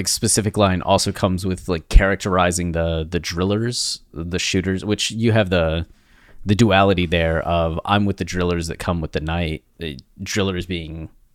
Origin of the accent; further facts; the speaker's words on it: Canal Fulton, Ohio, United States; Canal Fulton, Travis.